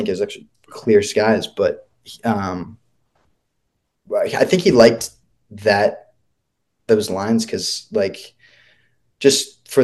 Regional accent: Massachusetts, United States; but, you know, we're all from the Massachusetts area. We vacation out to where we grew up, vacationing out to the Cape and Nantucket

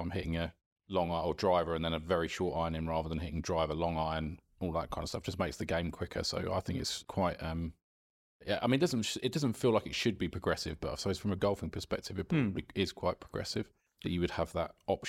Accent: Esher, South East England, United Kingdom; He worked in a golf club in a place near where I grew up in Esher

